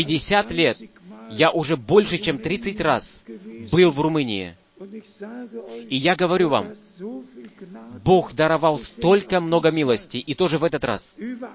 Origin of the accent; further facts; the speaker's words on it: Atlanta, Georgia, United States; из Атланты.